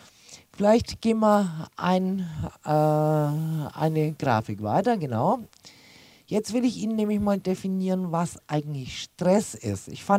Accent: Switzerland; klar, ich komme jetzt aus der Schweiz

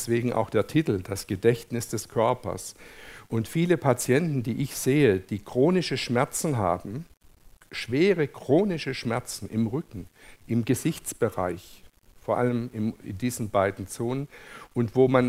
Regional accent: Germany; Sie hier in Österreich und wir bei uns in Deutschland

